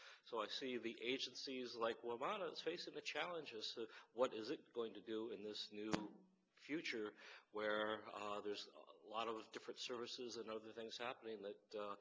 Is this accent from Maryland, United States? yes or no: yes; Maryland, United States; I'm from Montgomery County, and I was originally appointed to fill out the term of someone who left the council here